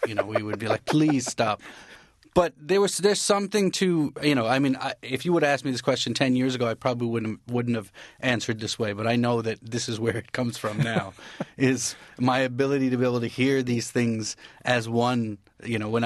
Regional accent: New York, United States; growing up in Queens or in Long Island, basically in a predominantly white Jewish neighborhood, you know, there was really no context for an Indian immigrant back then, I think.

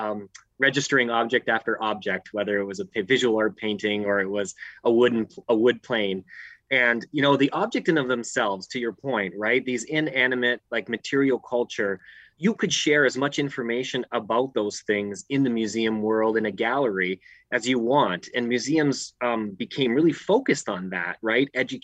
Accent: Sault Ste. Marie, Ontario, Canada; place myself growing up in Northern Ontario on the eastern side of Lake Superior in a small steel town called Sault Ste. Marie, Ontario, is where I grew up.

